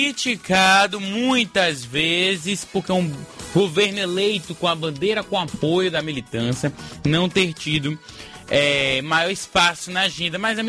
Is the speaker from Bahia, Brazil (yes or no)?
yes; Bahia, Brazil; Então que bom que a gente é baiano, temos que ter orgulho disso, continuar representando, claro, a nossa Bahia